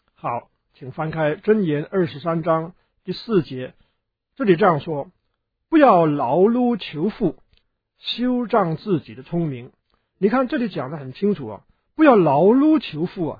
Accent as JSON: {"language": "Chinese", "country": "China", "said": "可见我们中国人呢从生到死啊，都与这个金钱呢 啊好像拉上一个脱不开的关系啊。所以我说我们中国人呢对钱呢有一个结，是解不开的啊。"}